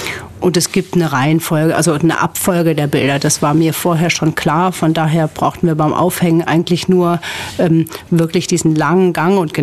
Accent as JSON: {"language": "German", "region": "Hesse", "country": "Germany", "said": "in die Nähe meiner Heimat noch gehen, nach Wiesbaden."}